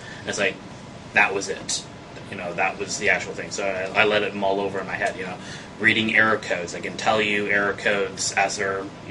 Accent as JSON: {"language": "English", "country": "Canada", "said": "So I'm from Canada."}